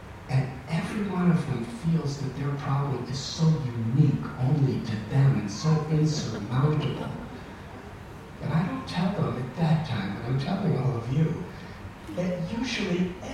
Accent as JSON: {"language": "English", "region": "Illinois", "country": "United States", "tie": "born or raised there", "said": "I was brought up near Chicago in northern Illinois."}